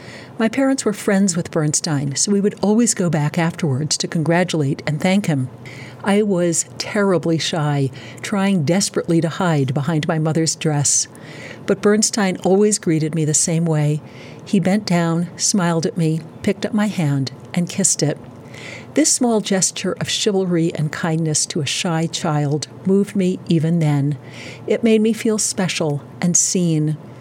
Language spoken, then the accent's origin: English; Manhattan, New York, United States; When I was a child, growing up in Manhattan in the 1960s, my mom took me to all the Young People's Concerts at the New York Philharmonic